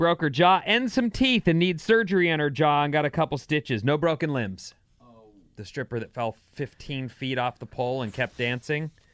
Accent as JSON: {"language": "English", "town": "Santa Cruz", "region": "California", "country": "United States", "tie": "born or raised there", "said": "I grew up in Santa Cruz and didn't have to parallel park for my test."}